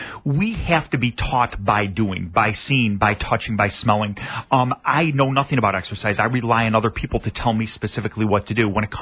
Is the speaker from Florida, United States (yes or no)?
no; Buffalo, New York, United States; We're all one big family. We're all from Buffalo, you know?